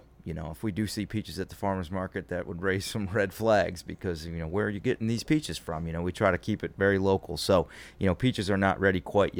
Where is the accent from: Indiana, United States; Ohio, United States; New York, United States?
Ohio, United States; Cleveland; moved away; But, you know, I was in Cleveland is where I was born, and we got the lake effect weather.